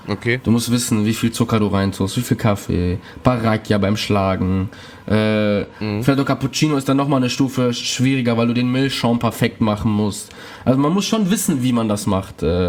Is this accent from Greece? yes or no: yes; Greece; Ja, ich bin wirklich krass. Also das sagt mir auch jeder. Wie kann man als Grieche keine Zwiebeln und keine Oliven essen?